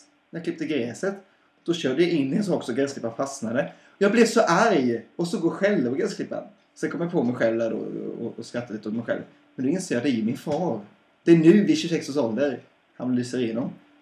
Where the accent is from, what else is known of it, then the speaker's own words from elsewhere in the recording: Småland, Sweden; accent: Småland; Det beror på min småländska.